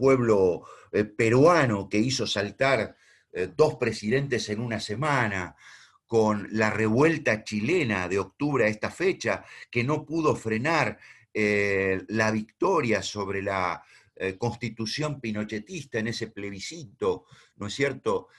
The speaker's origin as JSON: {"language": "Spanish", "country": "Argentina", "said": "capaz de expresar una serie de anhelos tan contradictorios como lo somos los argentinos"}